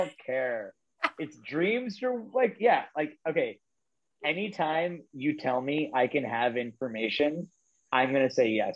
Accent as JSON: {"language": "English", "town": "Pittsburgh", "region": "Pennsylvania", "country": "United States", "tie": "born or raised there", "said": "So like I grew up in Pittsburgh and like my aspiration for the longest time was being mayor of Pittsburgh."}